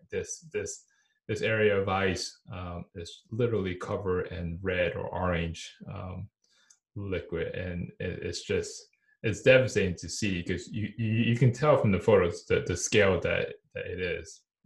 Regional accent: United States; now in United Kingdom; We're in the UK, by the way, but we are American, so we can feel the tension

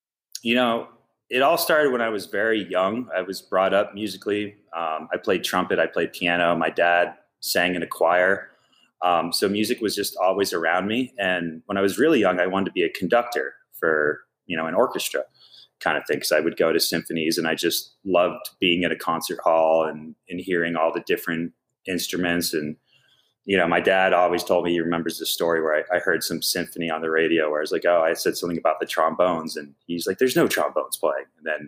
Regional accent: Maine, United States; moved away as an adult; now in Maryland, United States; You know, we grew up in Maine, so it's like the closest thing is Boston.

